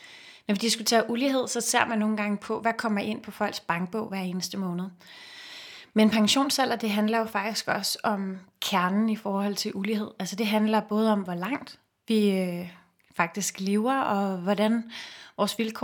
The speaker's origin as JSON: {"language": "Danish", "town": "Copenhagen", "region": "Capital Region of Denmark", "country": "Denmark", "tie": "born or raised there", "said": "dem, som jeg voksede op med i Sydhavnen"}